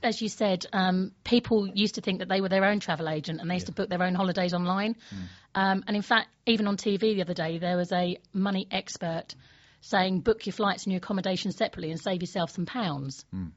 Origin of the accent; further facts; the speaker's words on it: Maidstone, South East England, United Kingdom; Maidstone.